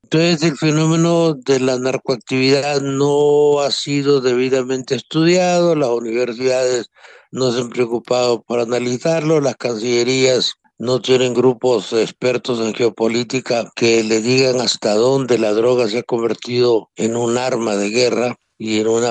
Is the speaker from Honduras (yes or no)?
yes; Honduras; se va a terminar el tráfico de drogas, por lo menos en mi país, es ser profundamente ingenuo.